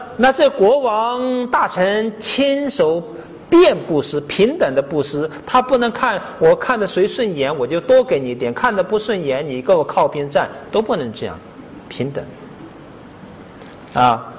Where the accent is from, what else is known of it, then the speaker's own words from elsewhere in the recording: China; 就像好像我们大陆那边原来很崇拜伟大领袖